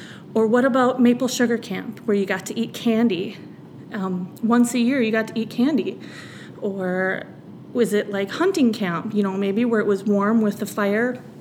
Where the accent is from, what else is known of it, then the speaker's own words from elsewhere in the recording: White Earth, Minnesota, United States; I was born and raised on the Becker County on the White Earth Reservation